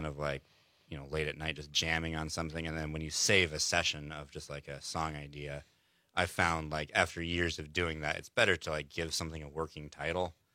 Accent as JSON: {"language": "English", "town": "Cortez", "region": "Colorado", "country": "United States", "tie": "born or raised there", "said": "I'm from Colorado. I grew up in Cortez, Colorado. Here for school."}